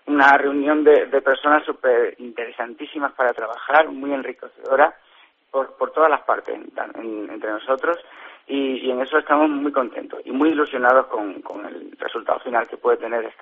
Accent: Cáceres, Extremadura, Spain; yo soy cacereño y aunque luego ya la carrera ya ha sido afuera, ya he estado teniendo experiencias afuera en Madrid

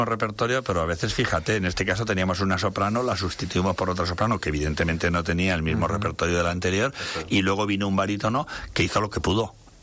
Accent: Castilla-La Mancha, Spain; Yo venía de Cuenca Capital a mi pueblo en la provincia de Cuenca

